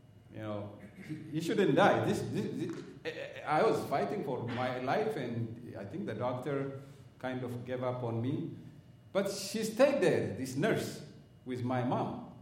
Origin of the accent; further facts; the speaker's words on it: Ethiopia; You know, I came from Ethiopia, and I lived in a small town with my parents.